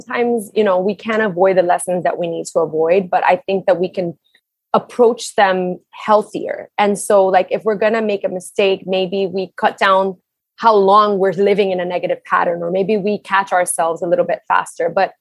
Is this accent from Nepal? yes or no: no; Brooklyn, New York, United States; I grew up in Brooklyn and at the time I was living in Queens.